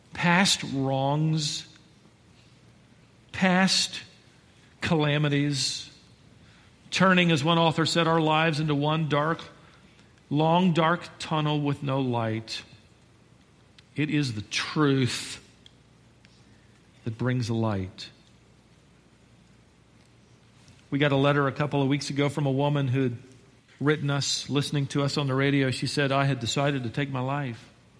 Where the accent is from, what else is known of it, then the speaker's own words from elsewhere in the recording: England, United Kingdom; In fact, we as English people use it.